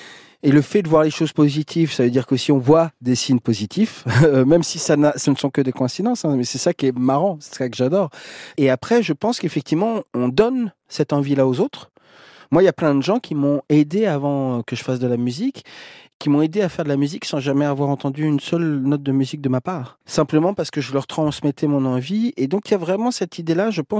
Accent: Senlis, Hauts-de-France, France; Senlis, là d'où je viens, c'est vraiment à côté de Paris.

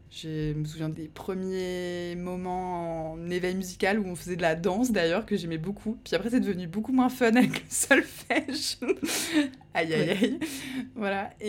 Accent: Carrières-sur-Seine, Île-de-France, France; also born or lived in Paris / Houilles; Bon, moi, je suis née à Paris, dans le 11e arrondissement. Mais je n'ai aucun souvenir de Paris étant petite, puisque après, mes parents ont déménagé en banlieue, dans les Yvelines, à Houille, puis Carrière-sur-Seine

